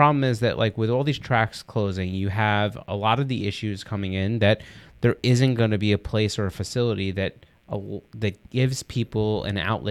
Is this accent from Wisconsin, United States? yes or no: no; Long Island, New York, United States; like, we're from Long Island, for those that are listening, whatever.